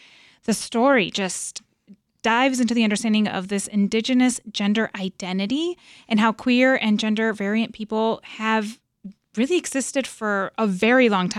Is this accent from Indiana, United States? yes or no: yes; Indiana, United States; Yeah. I mean, I grew up in Indiana.